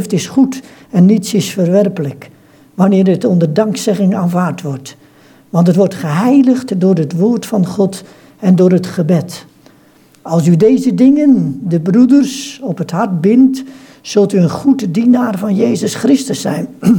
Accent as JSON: {"language": "Dutch", "town": "Hendrik-Ido-Ambacht", "region": "South Holland", "country": "Netherlands", "said": "Ik kom uit Hendrik Ido Ambacht."}